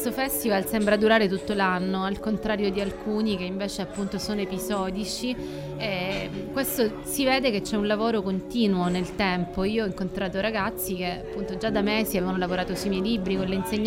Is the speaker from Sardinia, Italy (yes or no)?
no; Sicily, Italy; now in Rome, Italy; essendo io di un'altra isola, sono siciliana, vivo a Roma